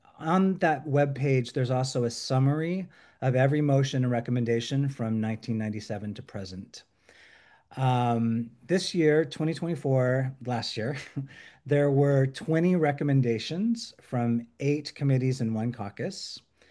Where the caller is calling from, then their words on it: France; I'm calling from France.